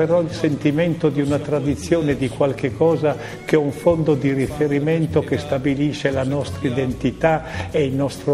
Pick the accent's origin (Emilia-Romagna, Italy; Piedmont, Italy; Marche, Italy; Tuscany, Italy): Emilia-Romagna, Italy